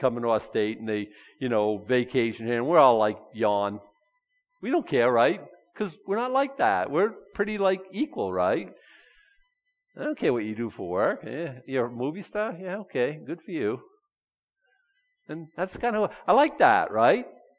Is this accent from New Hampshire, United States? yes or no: no; Boston, Massachusetts, United States; I was brought up in Boston. I know racism, okay?